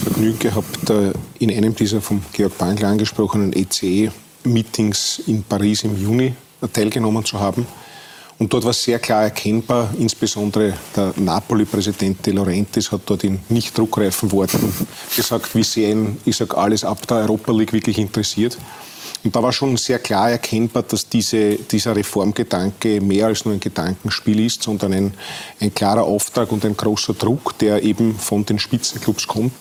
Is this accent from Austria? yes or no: yes; Austria; Wir sind ja dort auch als Österreicher ganz gut vertreten.